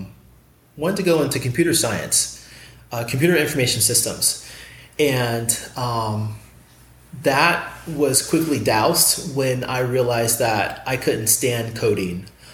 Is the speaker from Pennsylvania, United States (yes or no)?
no; Phoenix, Arizona, United States; also born or lived in Kansas / Minnesota / Arkansas; Yes, I am from Phoenix. However, I've also lived in all the other states, Kansas, Minnesota, Arkansas.